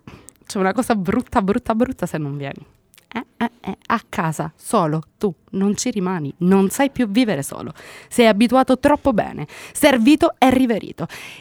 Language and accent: Italian; Sicily, Italy; c'ho un problema, cioè sono siciliana.